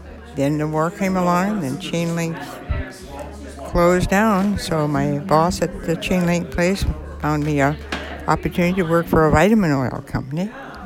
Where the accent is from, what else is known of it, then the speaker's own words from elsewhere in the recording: Seattle, Washington, United States; Well, I grew up in Rainier Valley on Empire Way until I was... I went to high school in the, from that home and lived there at on Empire Way until I was married at about 18 years old.